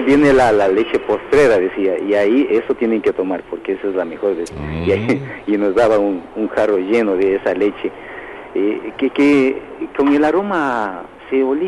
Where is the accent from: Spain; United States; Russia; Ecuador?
Ecuador; Salcedo, Cotopaxi; salíamos de la sierra, en la claro. sierra, porque soy de Salcedo.